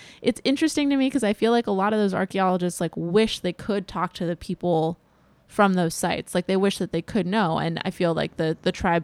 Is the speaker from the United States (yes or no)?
yes; the South, United States; So on one hand, like for me, I grew up in the South, and I did a lot of like colonial history and things like that.